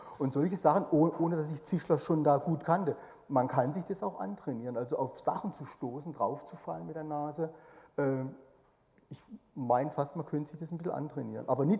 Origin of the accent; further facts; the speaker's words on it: Offenburg, Baden-Württemberg, Germany; Also ich komme aus Offenburg, wir kriegen jetzt ein Einkaufscenter, ist fast schon durch.